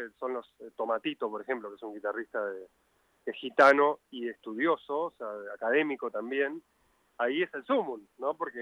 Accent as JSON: {"language": "Spanish", "region": "Buenos Aires Province", "country": "Argentina", "said": "Yo soy bonaerense, de la zona norte"}